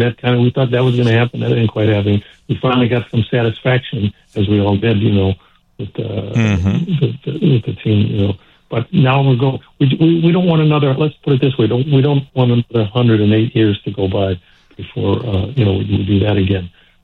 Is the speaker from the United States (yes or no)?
yes; Chicago, Illinois, United States; now in California, United States; Chicago's will always be a hometown, and my wife had a restaurant here in California called Taste Chicago for 16 years.